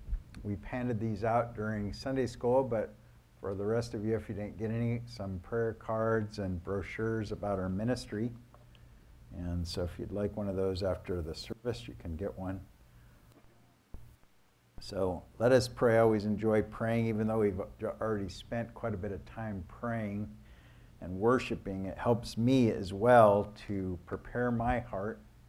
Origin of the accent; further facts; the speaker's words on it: Fresno, California, United States; And a lot of you know that I grew up in Fresno, so it's always good to come back and visit family.